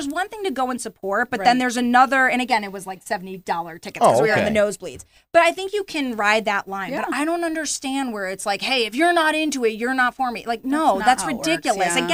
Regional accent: United States; Now, I grew up outside of New York City. I'm a Yankee fan.

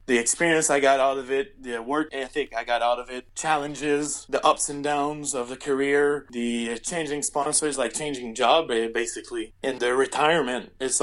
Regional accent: Montreal, Quebec, Canada; I grew up in Montreal

